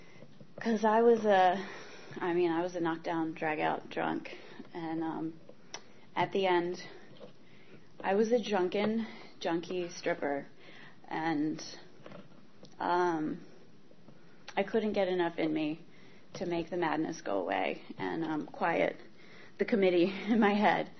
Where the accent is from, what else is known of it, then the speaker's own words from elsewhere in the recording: Maryland, United States; So I grew up in Maryland, and my mom always said that I was a really good kid.